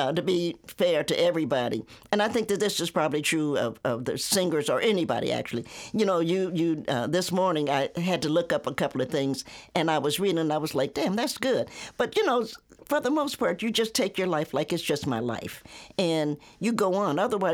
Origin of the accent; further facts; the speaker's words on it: Tennessee, United States; born there; And I'm a Tennessean by birth, which means I'm an Appalachian.